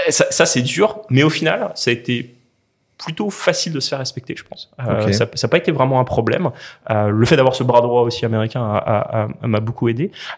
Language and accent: French; France; alors moi je suis français